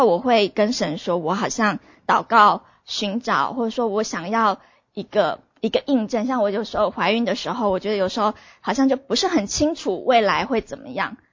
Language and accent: Chinese; Taiwan; 我们就说我是从台湾来